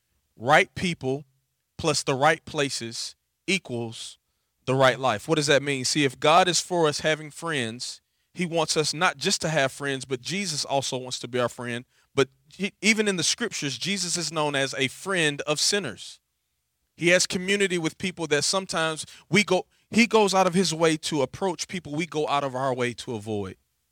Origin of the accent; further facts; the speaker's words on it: Dothan, Alabama, United States; Also, part of my bio is I am from Dothan, Alabama.